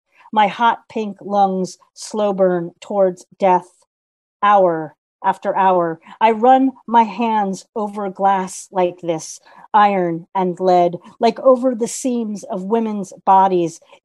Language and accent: English; United States; I'm grateful to have this connection with the incredible literary community in Ireland as an American poet.